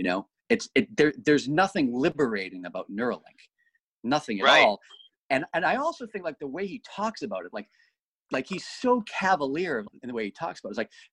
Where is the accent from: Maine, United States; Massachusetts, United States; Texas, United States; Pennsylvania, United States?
Massachusetts, United States; Boston; also born or lived in London; I lived in London before, so I know what it's like there, Mike, and I'm from Boston, and, you know, I've traveled a lot in my life, and I've been around